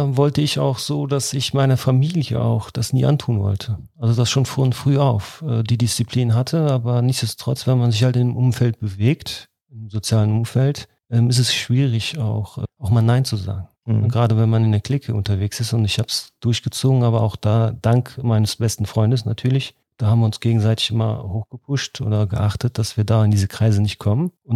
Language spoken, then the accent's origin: German; Auerberg, Germany; ich bin in Auerberg aufgewachsen, es war eine türkische Siedlung, also eine klassische Arbeiterfamilie, die bei damals VW Aluminium gearbeitet haben.